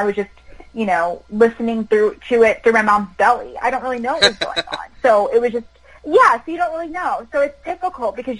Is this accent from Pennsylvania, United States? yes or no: no; Baltimore, Maryland, United States; born there; I was born in Baltimore